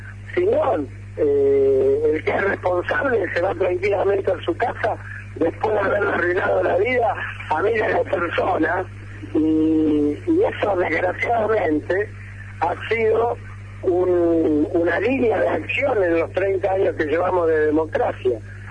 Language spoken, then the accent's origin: Spanish; Santa Fe, Argentina; somos santafesinos, somos argentinos